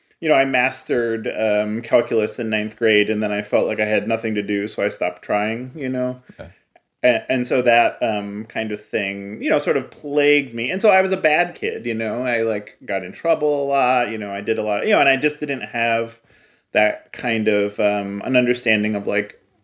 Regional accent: Cleveland, Ohio, United States; You know, I grew up in Cleveland, in the post-steel, through the recession of the 80s.

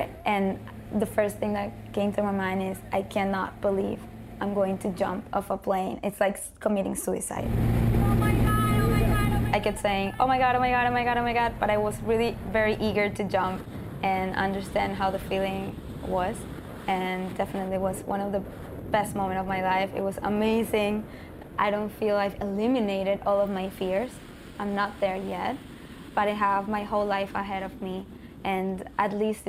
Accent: Venezuela; I grew up in Venezuela, and I had a lot of fears growing up.

